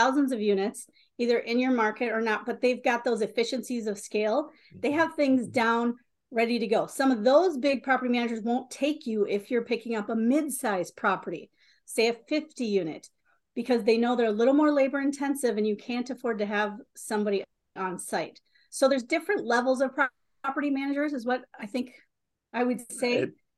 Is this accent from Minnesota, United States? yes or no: yes; Minnesota, United States; We're from Minnesota.